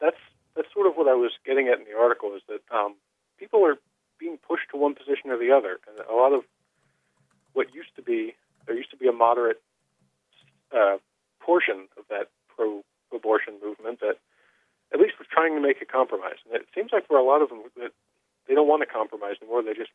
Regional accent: Pennsylvania, United States; in my home state of Pennsylvania

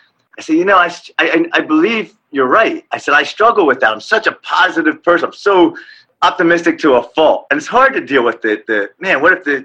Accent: Philadelphia, Pennsylvania, United States; because I'm from Philadelphia. I've lived my whole life in Philadelphia.

